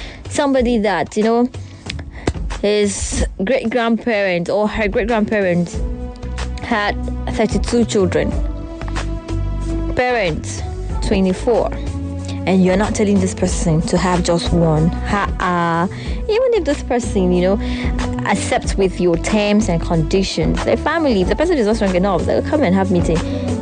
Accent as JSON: {"language": "English", "town": "Calabar", "region": "Cross River", "country": "Nigeria", "said": "Not because I'm from Calabar"}